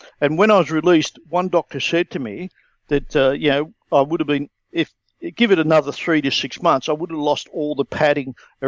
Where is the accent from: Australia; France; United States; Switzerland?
Australia; It's part of being Australian as well. We tend to view things that way.